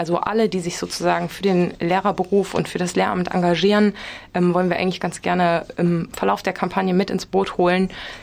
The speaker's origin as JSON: {"language": "German", "region": "Hesse", "country": "Germany", "lives_now": "Erfurt, Germany", "said": "Nee, ich komme aus Hessen."}